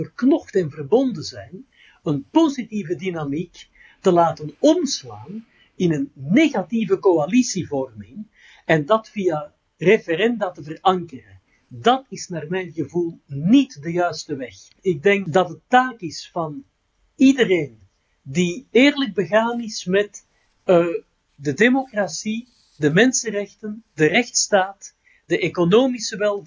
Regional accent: Belgium; misschien ben ik daar als Belg een beetje anders in voorbereid dan mensen die komen uit een unitaire lidstaat.

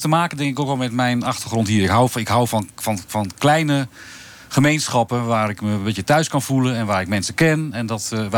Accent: Groenlo, Gelderland, Netherlands; Mijn achterhoekse leven, toen ik bier begon te drinken, was ik hier al weg.

